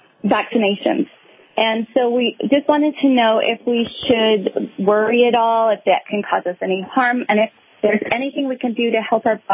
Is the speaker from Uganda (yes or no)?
no; Canada; now in United States; We are both Canadian. We're getting our green cards.